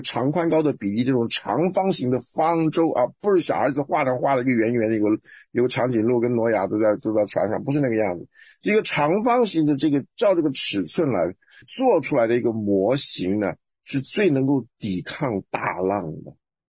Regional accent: Guangdong, China; now in United States; 你们东北人的老大跟我们广东人的老大、台湾的老大不一样嘛？

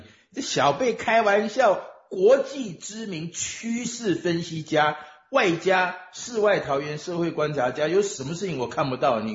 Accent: Taiwan

